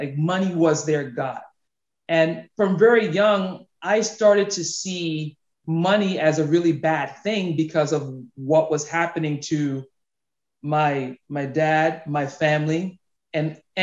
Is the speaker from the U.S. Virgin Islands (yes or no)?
yes; St. Thomas, U.S. Virgin Islands; So I'm from St. Thomas, U.S. Virgin Islands, and growing up, I grew up in a Christian household.